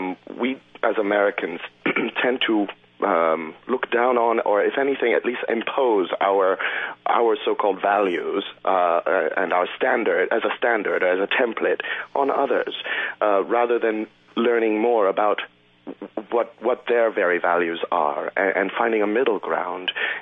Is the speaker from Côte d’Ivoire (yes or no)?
yes; Côte d’Ivoire; as a U.S. citizen, my mother's an American, my father's an Ethiopian. I was born and raised in Africa, in the Ivory Coast, actually.